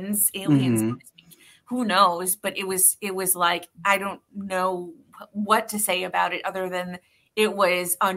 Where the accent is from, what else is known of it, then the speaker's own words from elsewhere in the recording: Muskegon, Michigan, United States; there have been incidents in my hometown of Muskegon